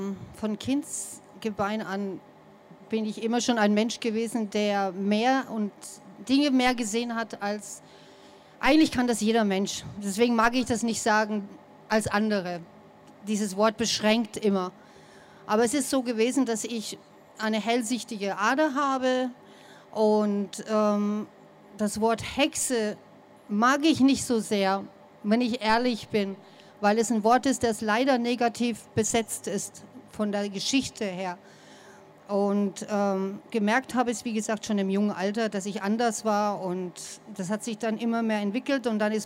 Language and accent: German; United States; Wir fragen lieber nicht, wo der Name herkommt, sonst werde ich angegriffen, weil ich komme aus den Staaten.